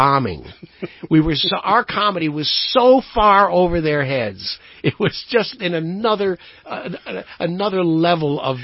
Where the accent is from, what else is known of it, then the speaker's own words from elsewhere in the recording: Indiana, United States; but it's also because I'm from the Midwest, and I'm from northern Indiana. The fact that I'm of Amish and Irish ancestry might have something to do with it